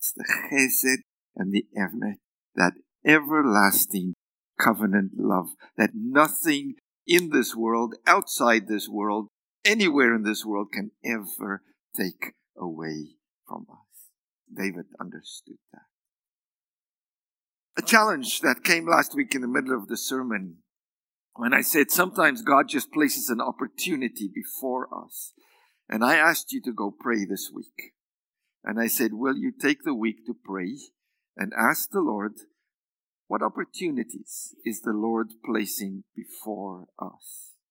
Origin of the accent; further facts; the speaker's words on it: South Africa; now in Canada; No, I'm a Canadian too, but a South African Canadian.